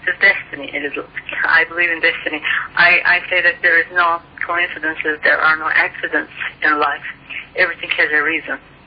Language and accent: English; Turkey; first language Turkish; English is a second language; now in United States; Oh, in Turkish, in my native language, I wrote four books.